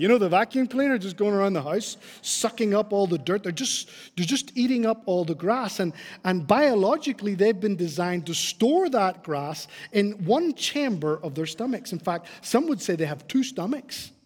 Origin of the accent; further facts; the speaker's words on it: Northern Ireland, United Kingdom; I come from Northern Ireland, and we lived in the countryside way back, and around us were lots of fields, and Irish fields are full of grass